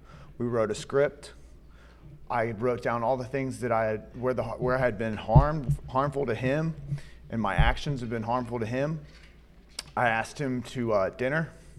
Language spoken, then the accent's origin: English; Cincinnati, Ohio, United States; I'm from Cincinnati, Ohio.